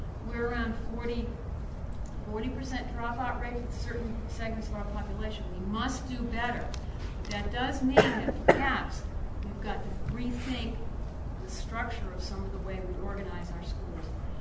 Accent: Brockton, Massachusetts, United States; I'll start chronologically. I grew up in Brockton, Massachusetts. It's in southeastern Massachusetts and kind of called a working class suburb of Boston.

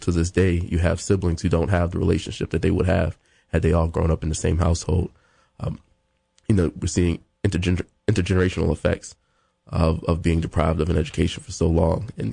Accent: Farmville, Virginia, United States; to take the producers and staff of Montpelier and With Good Reason to Farmville, Virginia, which is my hometown.

